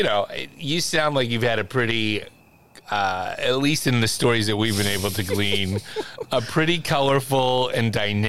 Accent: Langhorne, Pennsylvania, United States; I worked at Sesame Street Place growing up in Langhorne, Pennsylvania.

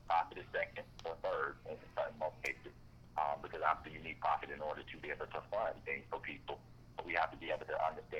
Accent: Flint, Michigan, United States; how I was raised growing up in Flint, Michigan, I knew at a very young age, coming from merely poverty

